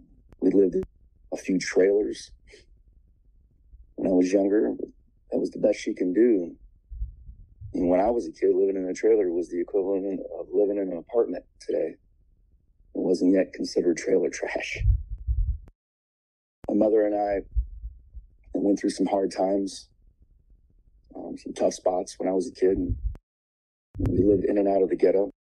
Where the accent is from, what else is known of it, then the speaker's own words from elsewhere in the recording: Kankakee, Illinois, United States; born there; I was born in Kankakee, Illinois. Majority of my life, I was raised by a single mother.